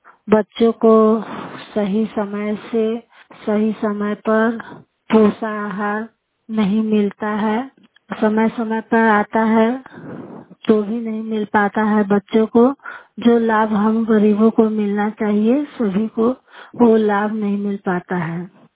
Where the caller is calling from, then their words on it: Jignauri, Uttar Pradesh, India; मेरा उम्र 48 साल है, मैं ग्राम जिगनौरी जिला मिर्जापुर से बोल रही हूँ।